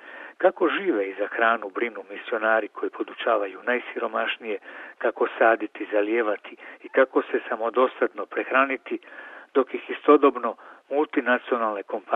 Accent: Croatia; nemaju zasigurno toliko dobre i bogate zemlje kao mi Hrvati

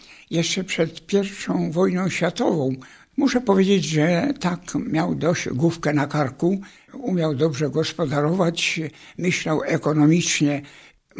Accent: Kocoń, Silesian Voivodeship, Poland; born there; Cóż, urodziłem się 12 czerwca w tym roku w miejscowości Kocoń między Żywcem a Suchą.

